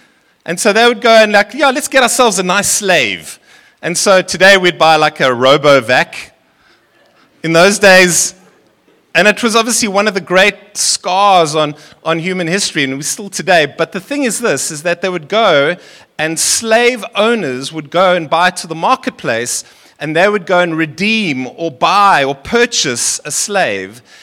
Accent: Seychelles; born there; I come from a French background, Seychelles. I was born in the Seychelles.

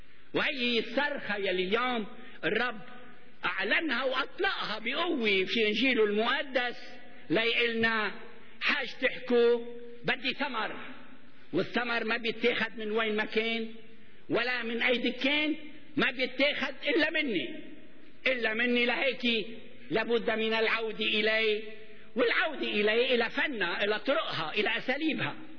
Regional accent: Rayak, Beqaa, Lebanon; بتذكر بس كنا صغار ببلدتنا رياء

